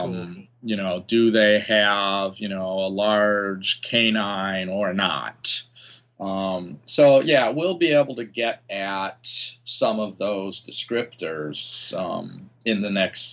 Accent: Wisconsin, United States; I grew up in Wisconsin, and I've actually scored tickets.

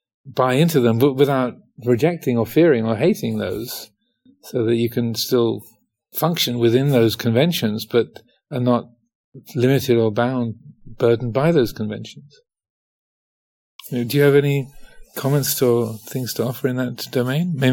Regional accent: England, United Kingdom; I am a Theravadan Buddhist. I am a man. I am English, and so on.

